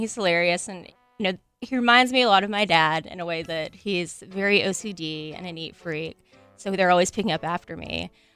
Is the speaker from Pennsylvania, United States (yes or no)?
no; Alabama, United States; he's from Alabama, and I was born and raised in Alabama.